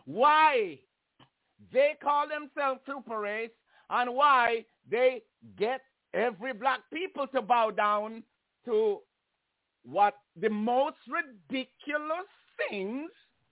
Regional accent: Jamaica; born there; I was born in Jamaica.

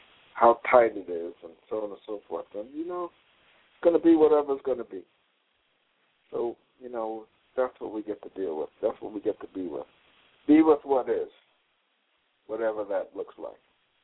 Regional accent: New York City, New York, United States; I am from New York City, Jamaica, Queens

